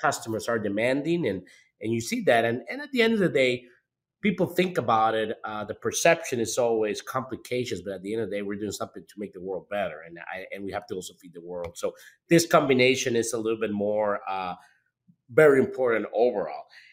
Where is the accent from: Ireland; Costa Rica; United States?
Costa Rica; And I come from Latin America. I'm originally from Costa Rica, and there's some important dairy production.